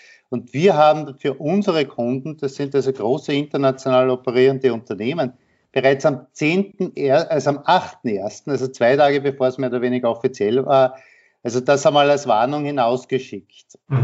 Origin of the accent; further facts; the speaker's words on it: Austria; Also ich komme aus Österreich und arbeite für eine schwedische Firma.